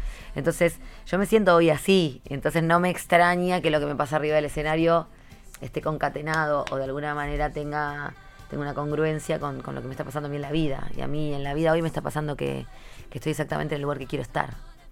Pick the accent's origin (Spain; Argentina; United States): Argentina; Porque te das cuenta cómo somos los argentinos, ¿no?